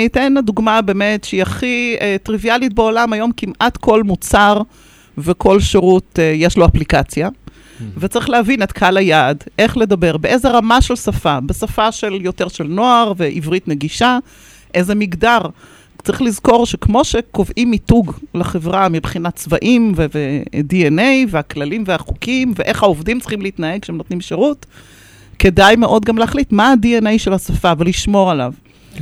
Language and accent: Hebrew; Haifa, Haifa District, Israel; אני חיפאית